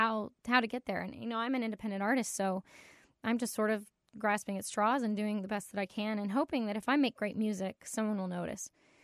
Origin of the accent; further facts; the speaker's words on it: Pineapple, Alabama, United States; also born or lived in Florida / New York; I didn't grow up riding horses, but I did grow up eating watermelon in Pineapple, Alabama.